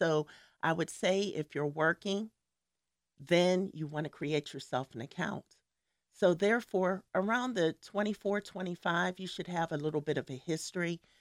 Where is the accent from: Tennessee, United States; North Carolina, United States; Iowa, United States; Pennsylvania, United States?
Pennsylvania, United States; Homestead; born there; I was born in Homestead, that little steel town across the bridge, because you know we're the city of bridges.